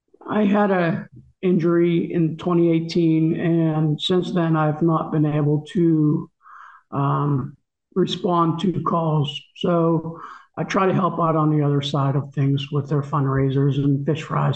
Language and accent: English; Manor, Pennsylvania, United States; I am a resident of Westmoreland County. I currently reside in New Stanton. I grew up in Manor